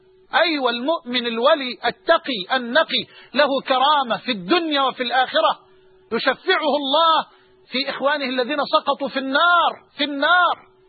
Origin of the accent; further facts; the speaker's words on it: Egypt; وأسأل الله جل وعلا أن يجعل بلدنا مصر أمنا أمانا